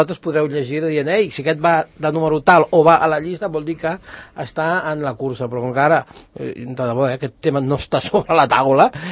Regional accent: Sant Cugat del Vallès, Catalonia, Spain; ser alcalde de Sant Cugat del meu poble

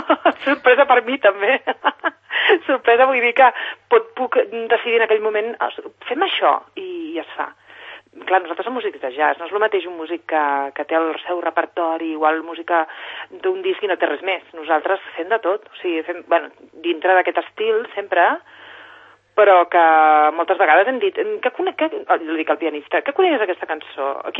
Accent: Sant Cugat del Vallès, Catalonia, Spain; jo soc de Sant Cugat

